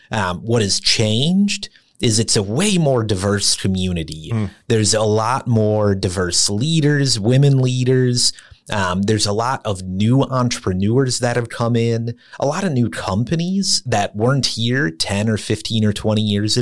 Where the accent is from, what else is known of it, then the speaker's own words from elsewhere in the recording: Minneapolis, Minnesota, United States; You know, I grew up in Minneapolis. My dad's a mechanic. My mom was a teacher.